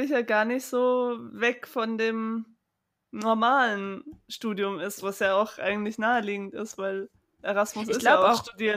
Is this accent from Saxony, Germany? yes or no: no; Karlsruhe, Baden-Württemberg, Germany; also born or lived in Konstanz; also ich komme ja gebürtig aus Karlsruhe und bin da zur Schule gegangen und dann in Konstanz den Bachelor gemacht.